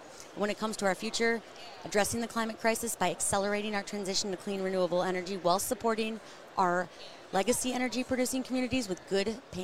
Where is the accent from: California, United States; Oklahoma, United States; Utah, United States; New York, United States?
Utah, United States; because in my home state of Utah, the average person dies 2 years early because of the air quality.